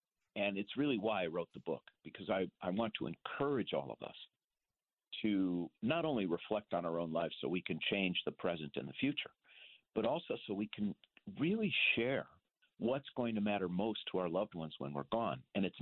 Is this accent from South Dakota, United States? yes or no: no; Minneapolis, Minnesota, United States; born there; the fact that I was born in 1960 in Minneapolis doesn't tell you anything about me.